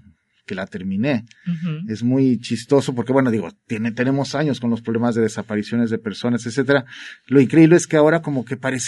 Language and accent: Spanish; Veracruz, Mexico; todas mis novelas siempre suceden en mi tierra, ¿no? En Veracruz.